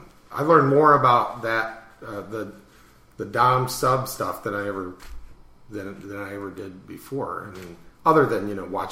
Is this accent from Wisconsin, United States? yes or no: no; Chicago, Illinois, United States; I come from Chicago